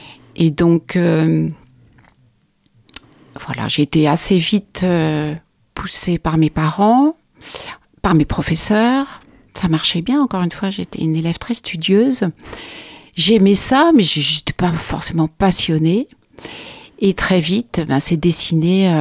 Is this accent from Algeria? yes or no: no; Charleroi, Wallonia, Belgium; born there; Je suis née à Charleroi, en Belgique.